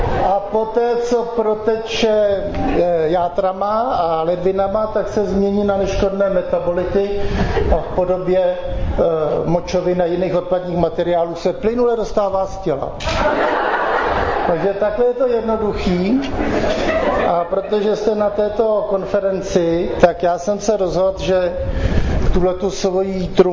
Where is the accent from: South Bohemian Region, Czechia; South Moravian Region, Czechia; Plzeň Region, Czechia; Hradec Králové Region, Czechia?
South Bohemian Region, Czechia; To jsou umrlčí prkna ze Šumavy od nás, já jsem z Jižních Čech.